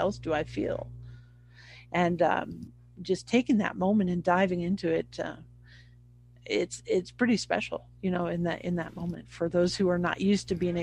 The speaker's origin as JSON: {"language": "English", "town": "Montrose", "region": "Colorado", "country": "United States", "tie": "born or raised there", "said": "This was in my hometown of Montrose, Colorado. I was 7 years old"}